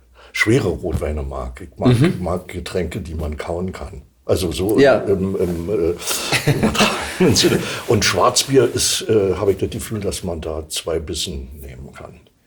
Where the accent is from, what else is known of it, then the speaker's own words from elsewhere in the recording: Germany; Der war beim Zirkus in der DDR, wo ich herkomme